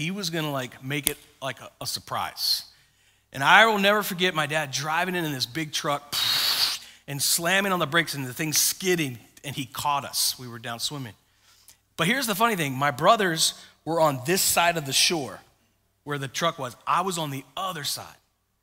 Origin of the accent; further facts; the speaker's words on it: Florida, United States; When I was a kid growing up in Florida, there was a part of our, we had grown up on a ranch